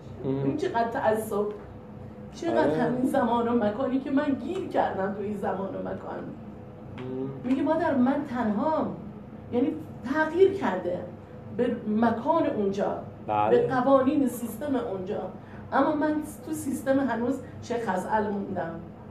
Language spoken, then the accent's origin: Persian; Khuzestan, Iran; من توی خانواده خوزستانی بزرگ شدم، خب یه مقدار متعصب، عرب زبان، دخترم فرستادم آلمان